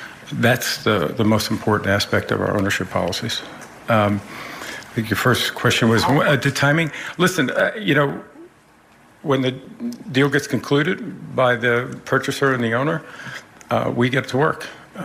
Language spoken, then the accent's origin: English; Washington, District of Columbia, United States; As you probably know, I grew up in Washington, D.C., going over to RFK Stadium.